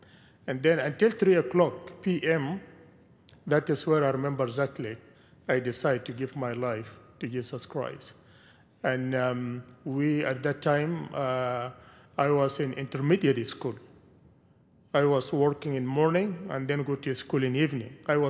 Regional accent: Sudan; English is a second language; I'm original from Sudan.

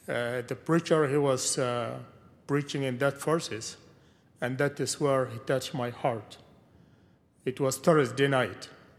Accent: Sudan; English is a second language; I'm original from Sudan.

